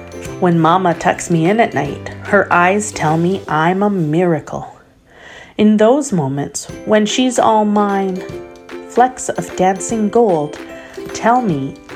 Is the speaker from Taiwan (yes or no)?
no; Canada; And I am Canadian and European, Portuguese, Scottish, English, the mix.